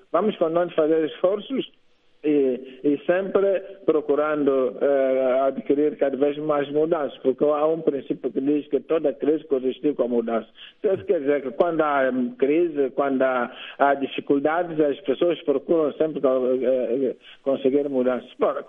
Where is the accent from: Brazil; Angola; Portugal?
Angola; Eu, como angolano, fiz tudo para poder vir em Angola. Tinha que encontrar as vias mais humanas, mais sublimes, mais políticas, não é? Que coadunam também com o próprio contexto atual, para poder vir na minha terra.